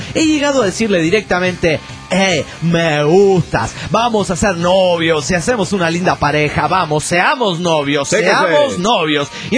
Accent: Panama; de Panamá.

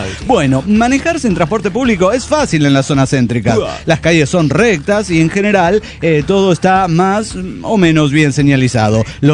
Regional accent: Cochabamba, Bolivia; Hola, ¿cómo están? … de Cochabamba, Bolivia.

